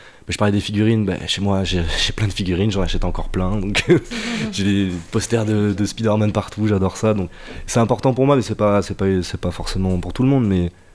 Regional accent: Limoges, Nouvelle-Aquitaine, France; je viens de Limoges, donc une toute petite ville

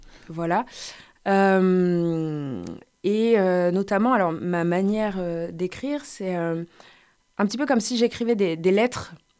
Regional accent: Montpellier, Occitanie, France; Oui. Toujours été là, j'ai pas bougé.

